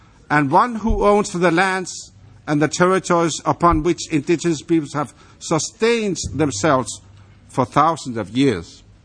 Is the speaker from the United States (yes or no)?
no; Greenland; I am from Greenland, where the ice cap is melting at an unprecedented rate